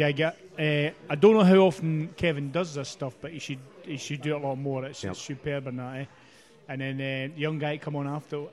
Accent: Dalgety Bay, Scotland, United Kingdom; I'm from Dalgety Bay and my brother's from Dunfermline.

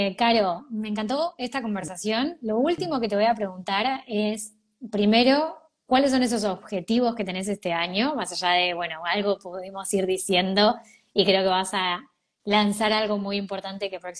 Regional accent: Argentina; now in Spain; O porque soy argentina tengo que vender solo a Argentina.

